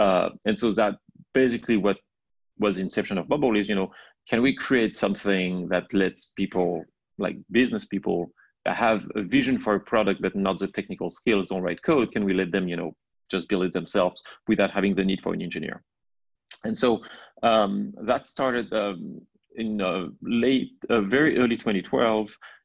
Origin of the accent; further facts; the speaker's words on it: France; English is a second language; moved away; I'm originally from France, I grew up in France, went to college in France, and then I actually moved quite a bit.